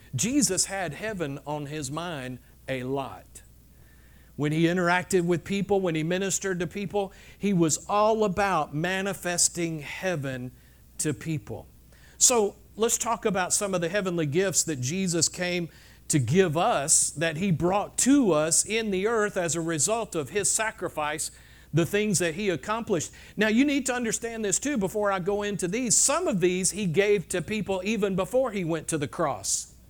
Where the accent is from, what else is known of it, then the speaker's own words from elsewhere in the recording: Georgia, United States; Now, I can't say that because I came from Georgia.